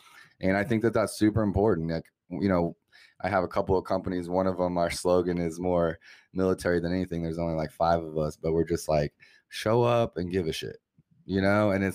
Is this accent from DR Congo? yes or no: yes; Kinshasa, DR Congo; also born or lived in Cameroon / Moscow, Russia; I grew up in Africa. I grew up in like very dangerous rural environments, Congo, Kinshasa, Cameroon, even small time in Moscow.